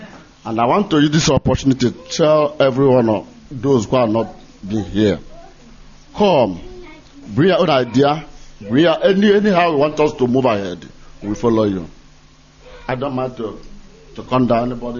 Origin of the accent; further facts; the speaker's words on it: Anambra, Nigeria; now in Cork, Ireland; I'm from Nogu, in Dunukovia, local government area of Biafran land.